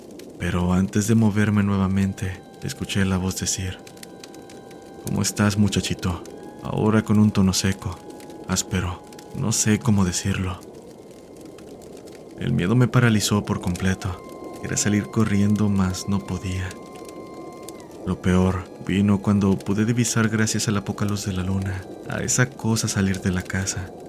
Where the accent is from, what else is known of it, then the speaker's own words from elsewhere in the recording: Yucatán, Mexico; Cabe decir que soy de Yucatán.